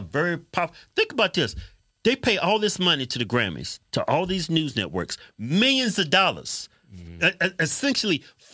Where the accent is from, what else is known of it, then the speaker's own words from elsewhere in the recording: the South, United States; I'm from the South like Herschel. I throw an L in that bitch.